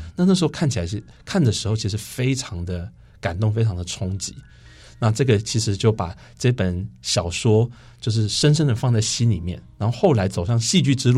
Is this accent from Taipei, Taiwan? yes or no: no; Taichung, Taiwan; moved away as an adult; 因为我是台中人